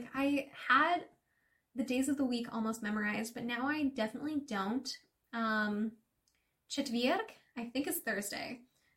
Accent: West Coast, Canada; Because I'm Canadian, I live on the West Coast, where there is a lot of fucking rain.

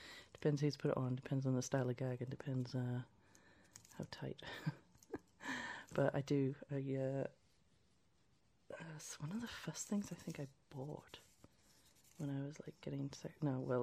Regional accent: England, United Kingdom; I just look, I'm English. We're very, very repressed, don't you know?

